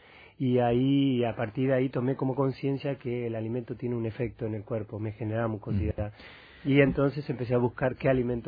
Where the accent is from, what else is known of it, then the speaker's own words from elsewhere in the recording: Argentina; soy cocinero, soy argentino y puedo dialogar igual con cualquier persona.